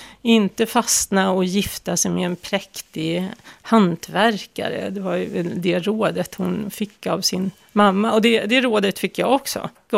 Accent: Stockholm, Stockholm County, Sweden; min barndoms Söder och Bondegatan som jag växte upp på

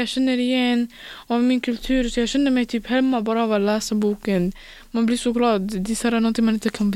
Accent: Iran; Jag är själv iranier.

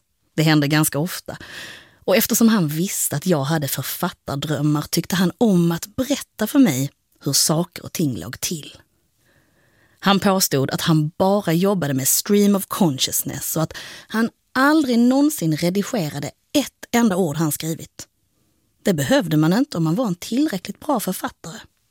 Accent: Cairo, Cairo Governorate, Egypt; born or raised there; also born or lived in Höör

